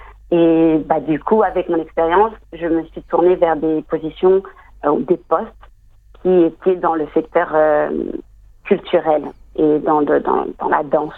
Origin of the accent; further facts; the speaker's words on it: France; born there; je suis née en France. Et mes deux parents sont nés au Bénin, raison pour laquelle j'ai aussi les origines béninoises.